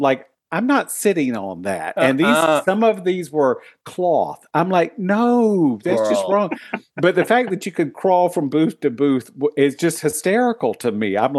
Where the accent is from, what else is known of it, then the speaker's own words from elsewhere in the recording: North Carolina, United States; there were some adult bookstores not far from where I grew up in Eastern North Carolina.